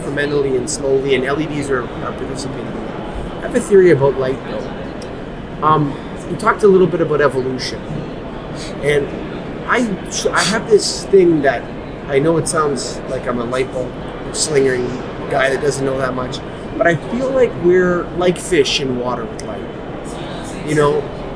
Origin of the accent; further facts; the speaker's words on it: Canada; I'm Canadian, so I do speak a little bit of French.